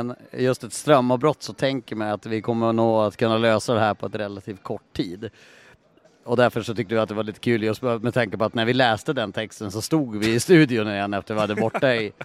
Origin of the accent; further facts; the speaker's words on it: Skellefteå, Västerbotten County, Sweden; born there; Jag är ju född i Skellefteå